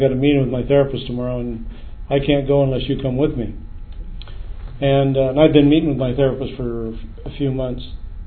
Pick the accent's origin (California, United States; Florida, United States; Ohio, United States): California, United States; San Diego; I'm from San Diego, California.